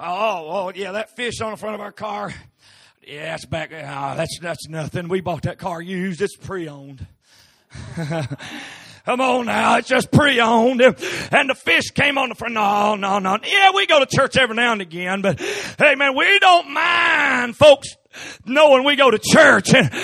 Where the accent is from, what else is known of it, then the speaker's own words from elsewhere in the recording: West Virginia, United States; Even though I'm from West Virginia, God, amen, I ain't going to her